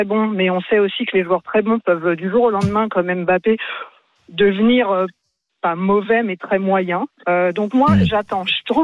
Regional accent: France; je suis française

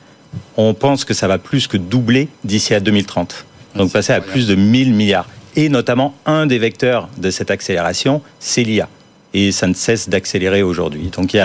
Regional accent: France; nous, en tant que Français

